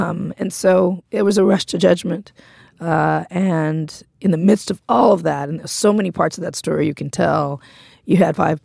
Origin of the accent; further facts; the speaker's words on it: Compton, California, United States; I'm from Compton, and I was like, damn, it was rough here.